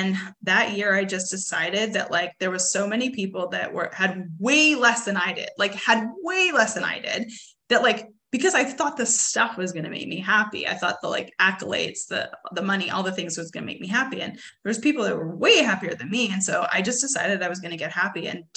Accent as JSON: {"language": "English", "town": "Edmonton", "region": "Alberta", "country": "Canada", "tie": "born or raised there", "moved": "as an adult", "lives_now": "United States", "said": "I grew up in Edmonton, back in the day, 20 years ago. It's so sad that I'm that old, but grew up in Edmonton, Alberta, Canada, very middle-class family."}